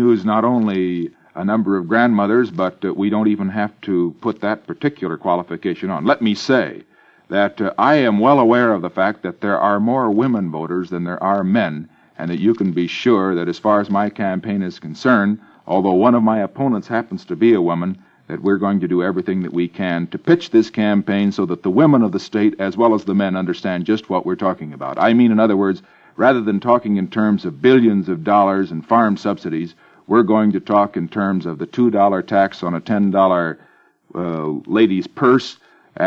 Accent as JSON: {"language": "English", "region": "California", "country": "United States", "said": "Yes, as a Californian, of course, I was walking on some icy steps in Washington a couple of years ago"}